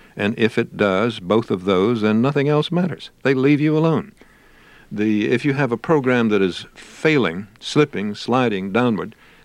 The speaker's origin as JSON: {"language": "English", "region": "East", "country": "United States", "tie": "born or raised there", "said": "I grew up in the East where we're a little more stuffy than that."}